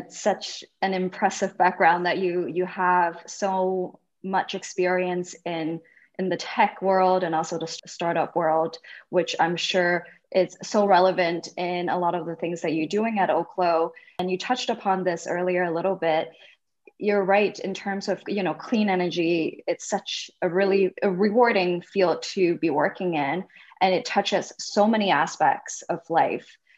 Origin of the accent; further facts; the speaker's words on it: Hong Kong; I grew up in Hong Kong